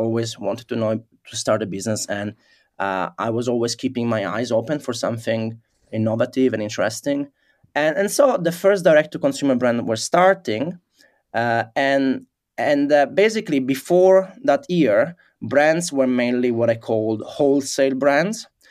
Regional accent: Italy; English is a second language; moved away as an adult; also born or lived in London; And I grew up in Italy. I studied in Italy. Then I after university, I was doing my master in London. I remained to work in London

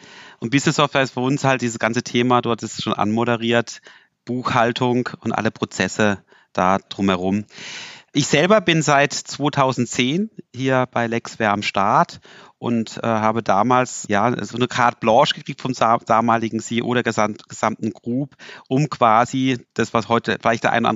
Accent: Freiburg, Baden-Württemberg, Germany; Aus Freiburg, da wo der SC rockt, der Sportclub, da ist man natürlich immer stolz als Freiburger

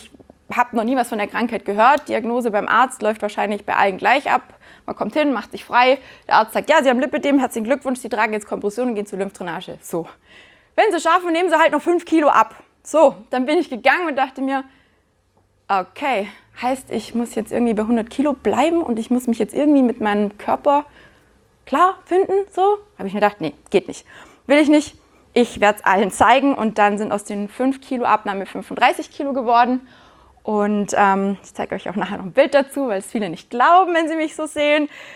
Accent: Baden-Württemberg, Germany; Wir kommen aus dem Schwarzwald

